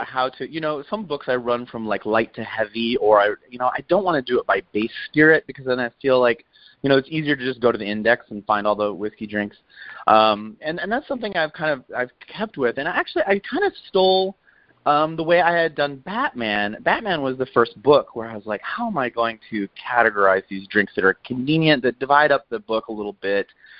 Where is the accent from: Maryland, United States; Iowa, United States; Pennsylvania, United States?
Iowa, United States; it was funny enough that I grew up in Iowa, which was just south enough that a kid in my class was this, like, young rodeo star.